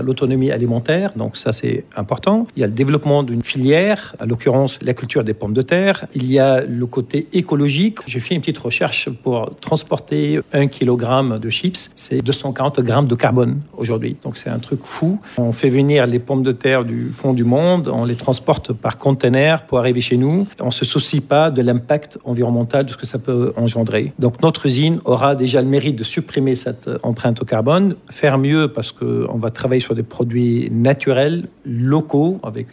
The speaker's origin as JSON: {"language": "French", "country": "Lebanon", "lives_now": "New Caledonia", "said": "Je viens du Liban, donc on a encore beaucoup d'atouts en Nouvelle-Calédonie."}